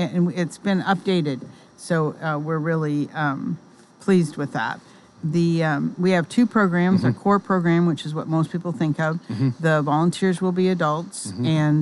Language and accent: English; South Dakota, United States; also born or lived in Manitoba, Canada; I grew up in South Dakota and I lived for 12 years in Manitoba, Canada.